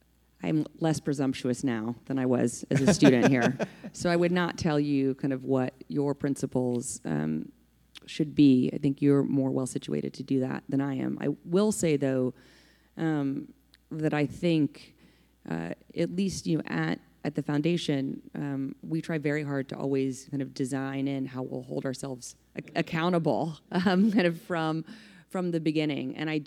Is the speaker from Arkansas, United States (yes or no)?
yes; Arkansas, United States; also born or lived in San Francisco Bay Area; now in New York City, United States; While I'm very grateful for growing up in Arkansas and loved my time here in the Bay Area, I've lived in New York longer than anywhere else in my life by a significant margin.